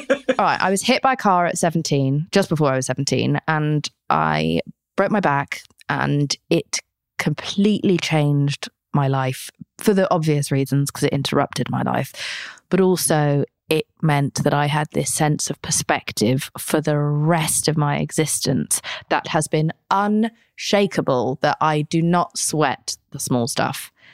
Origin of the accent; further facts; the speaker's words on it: Spain; I grew up in Spain.